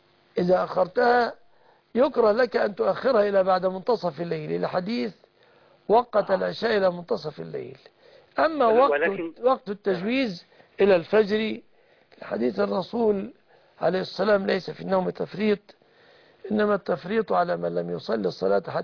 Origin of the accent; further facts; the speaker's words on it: Egypt; بلادنا مصر